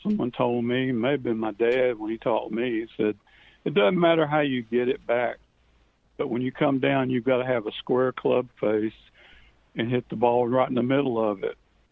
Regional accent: Greensboro, North Carolina, United States; I'm from Greensboro, and we have a major junior tournament there each year that's sponsored by the Wyndham.

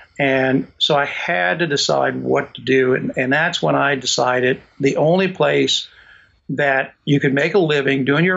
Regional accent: St. Louis, Missouri, United States; And I'd say, well, I'm from here or St. Louis.

